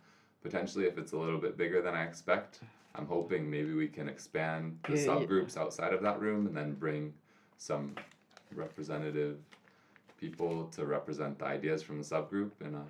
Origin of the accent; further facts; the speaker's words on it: Seattle, Washington, United States; Near Seattle, Washington, I grew up mostly.